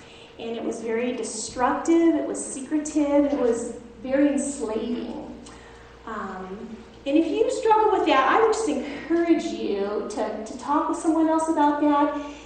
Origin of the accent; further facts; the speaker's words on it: Alaska, United States; I grew up in Alaska, kind of.